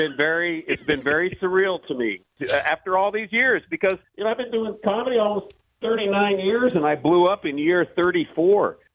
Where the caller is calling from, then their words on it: Seattle, Washington, United States; I'm in Seattle, Washington.